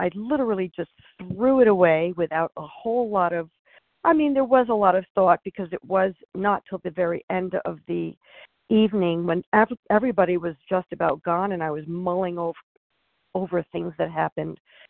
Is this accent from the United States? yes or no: yes; New York, United States; Being a New Yorker, I do need that, those gentle words and gentle voices in my life.